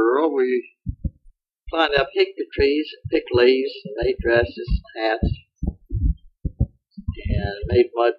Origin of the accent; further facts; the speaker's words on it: Springville, Alabama, United States; born there; I was born in Springville, Alabama, August 25th, 1900.